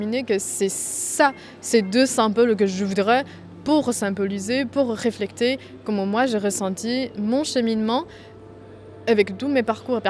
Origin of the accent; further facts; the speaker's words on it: China; je viens de la Chine continentale.